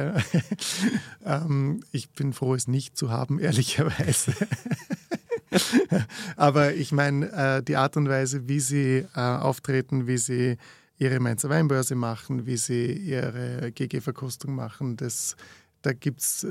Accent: Vorarlberg, Austria; Und also als Vorarlberger daherkommend und heurigen Kultur erlebend, als Student, das war schon absurd.

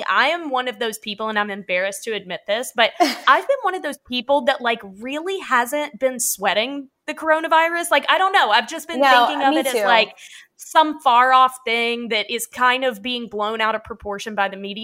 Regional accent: the South, United States; like, I'm from the South and I'm like it privy to when there's a chance of snow

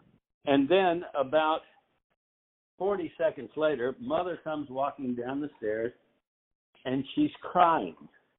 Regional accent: Nashville, Tennessee, United States; But basically, I grew up in Nashville, and I realized that I was right. Almost everybody was in the music business.

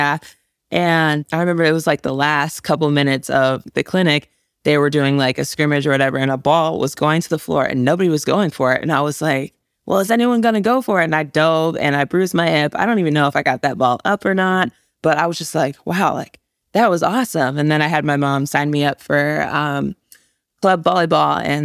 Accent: Little Rock, Arkansas, United States; born there; also born or lived in Bloomington, Illinois / Ames, Iowa / Houston, Texas / Chicago, Illinois; now in Wisconsin, United States; I actually am from all over. I was born in Little Rock, Arkansas. Then I moved to Bloomington, Illinois. Then I moved back to Arkansas. Then we moved to Ames, Iowa, then Houston, Texas, then Chicago, Illinois

